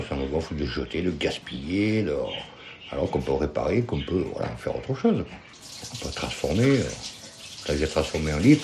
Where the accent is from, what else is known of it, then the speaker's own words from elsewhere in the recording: Sceaux, Île-de-France, France; On a grandi, l'école à Montbreuil, le collège à Sceaux.